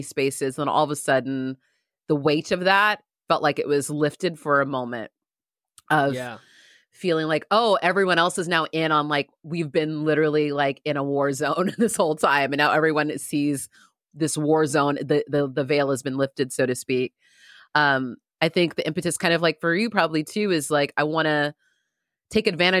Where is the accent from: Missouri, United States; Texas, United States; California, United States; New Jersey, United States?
California, United States; San Diego; because I grew up in San Diego, in a very predominantly white area of the world.